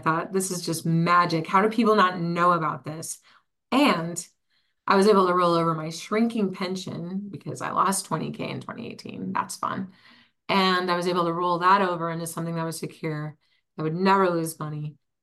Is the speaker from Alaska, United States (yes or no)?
no; Taos, New Mexico, United States; now in Colorado, United States; I miss the mountains. Growing up in Taos, I miss that. I miss the quiet rural area.